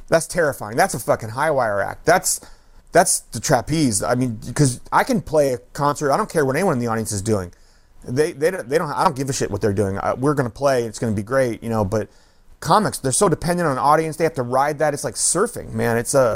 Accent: Oakland, California, United States; I grew up in Oakland, man.

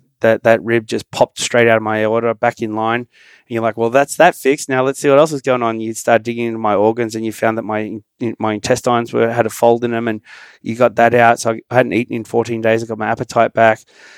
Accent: Australia; born there; I was born in Australia.

